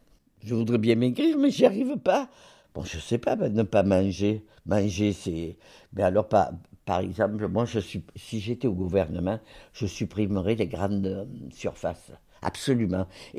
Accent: Corsica, France; Oui, parce que quand on est corse, à 7 ans, mon père, il m'emmenait à la campagne, il m'apprenait à tirer.

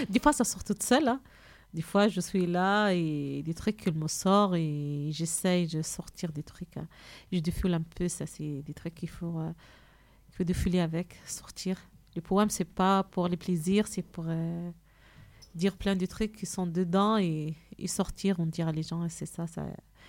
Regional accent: Algeria; first language Arabic; French is a second language; Ah, c'est ma langue maternelle. Franchement, c'était... Nous, en Algérie, on ne parle pas trop arabe.

